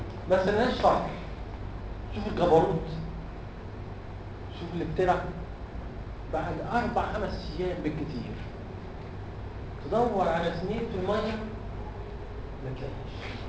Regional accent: Egypt; ما كملوش عندنا في مصر.

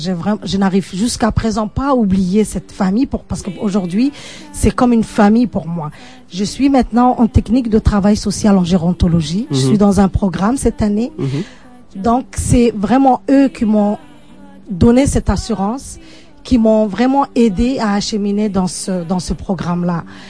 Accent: Djibouti; now in Canada; Je suis de l'Afrique de l'Est, je suis de Djibouti.

